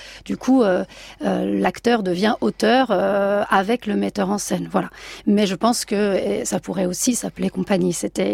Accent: Southern France, France; Le lien fort, c'est que moi je viens donc du sud de la France. Enfin, j'ai grandi à partir de mes 11 ans là-bas

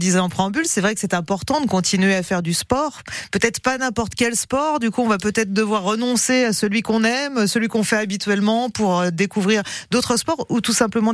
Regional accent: Auvergne-Rhône-Alpes, France; notamment chez nous en Drôme Ardèche, avec des coins magnifiques à explorer, à découvrir

